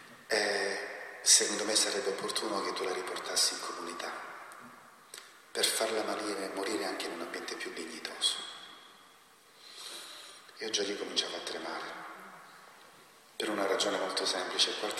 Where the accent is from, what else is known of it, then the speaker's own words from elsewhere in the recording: Catanzaro, Calabria, Italy; Io sono di Catanzaro